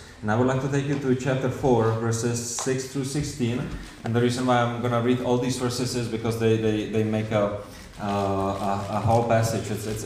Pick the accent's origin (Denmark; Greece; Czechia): Czechia; English is a second language; My English is a little bit funny because I'm from Czech.